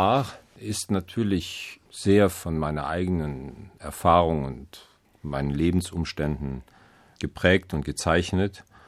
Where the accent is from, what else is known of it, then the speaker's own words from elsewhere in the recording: Cologne, North Rhine-Westphalia, Germany; born there; Ich bin in Köln geboren und bin, damals war das jedenfalls, so katholisch erzogen worden.